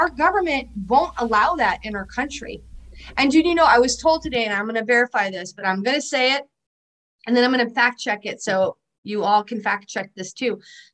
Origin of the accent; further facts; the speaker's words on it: California, United States; a little girl who lives in Los Angeles of all places, because I'm from Southern California. But at the time I started writing it, I was living in New Hampshire